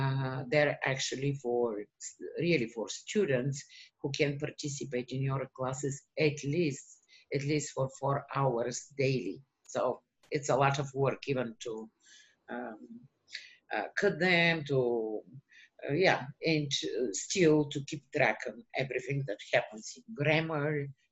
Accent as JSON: {"language": "English", "country": "Bulgaria", "tie": "born or raised there", "second_language": "English", "moved": "as an adult", "lives_now": "United States", "said": "Yes, we came to the United States because my son came first in May"}